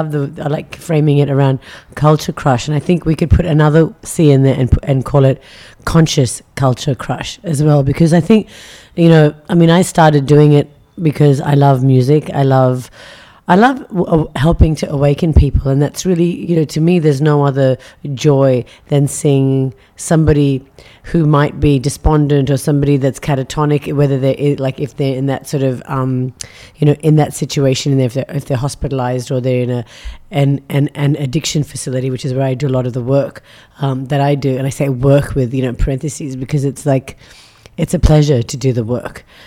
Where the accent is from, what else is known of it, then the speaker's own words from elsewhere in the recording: India; I come from India.